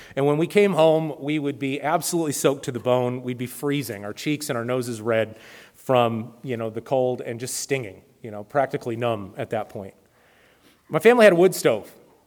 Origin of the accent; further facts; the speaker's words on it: Spokane, Washington, United States; growing up in the Spokane area, we had our fair share of winter weather.